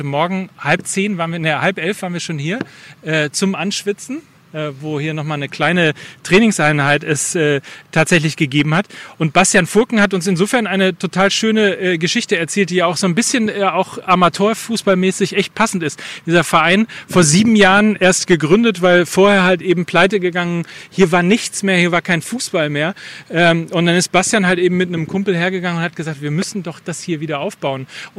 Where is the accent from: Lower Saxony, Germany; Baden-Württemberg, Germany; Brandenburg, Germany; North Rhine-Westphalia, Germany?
Brandenburg, Germany; Potsdam; Mein Heimatverein als Potsdamer ist natürlich Babelsberg 09.